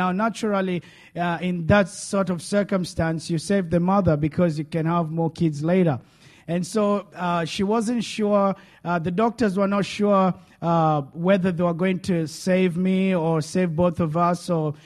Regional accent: Kenya; now in Australia; because I've been in Australia since 2004, 2005. Last year I went back to Kenya. I'm originally from Kenya, East Africa.

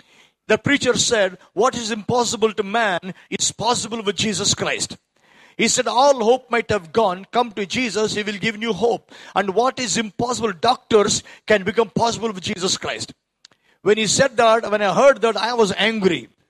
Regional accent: Bangalore, Karnataka, India; I live in a place called Bangalore in India.

